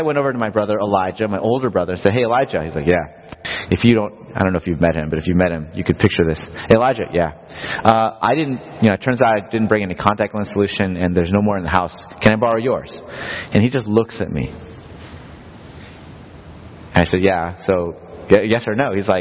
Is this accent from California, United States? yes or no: yes; Los Angeles, California, United States; when my wife and I moved here, we grew up in Los Angeles